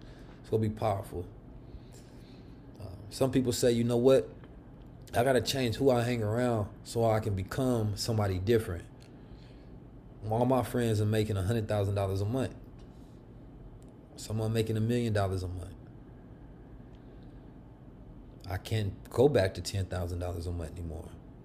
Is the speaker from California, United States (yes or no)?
yes; Oakland, California, United States; The street Muslims I grew up with in Oakland, California, they were a corrupt bunch, to be honest.